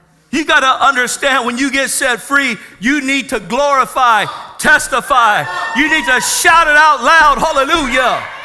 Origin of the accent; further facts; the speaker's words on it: National City, California, United States; Come on, I grew up in National City. You know how we used to roll.